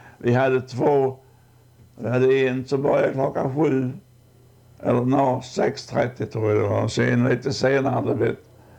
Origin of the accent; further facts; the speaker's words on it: Sweden; moved away; Men när jag var hemma i Sverige en gång så besökte jag … grav nere i Skåne.